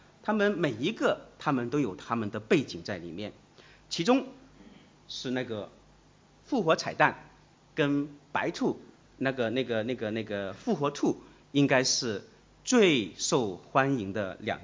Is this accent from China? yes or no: no; Australia; 作为一个澳洲人，我想我们都是澳洲人了，